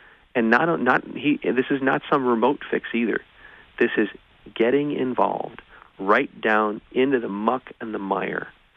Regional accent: Edwardsville, Illinois, United States; I grew up in Edwardsville, Illinois, so I'm a city kid. Okay, I got my milk from the store

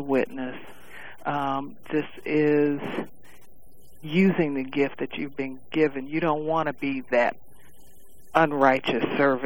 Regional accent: Detroit, Michigan, United States; You know, I'm from Detroit originally.

